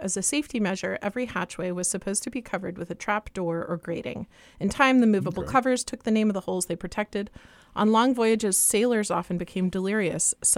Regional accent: Florida, United States; I'm from Florida, so I have no sympathy.

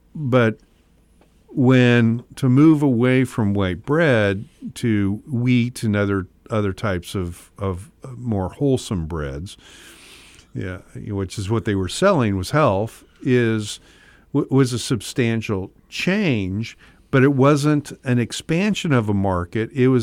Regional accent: Eugene, Oregon, United States; I grew up in Eugene, Oregon. It was Williams Bakery.

